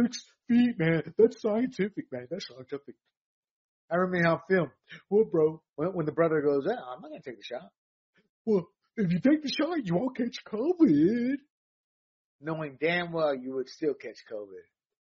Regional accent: the South, United States; to my brethren Latinos, to my fellow blacks who I grew up in the South, lots of extended black family in the sense of friends

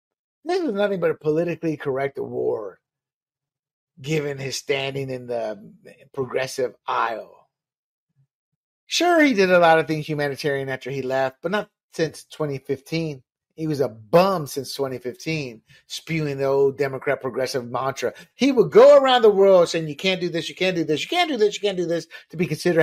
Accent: Panama; As an American citizen who was born and raised in Panama and is Panamanian

